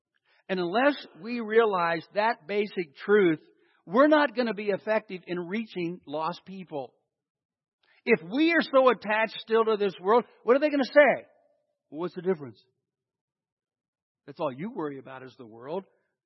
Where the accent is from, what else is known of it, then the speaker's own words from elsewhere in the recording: West Virginia, United States; born there; I hate to tell you this. I was born in West Virginia. It's not heaven.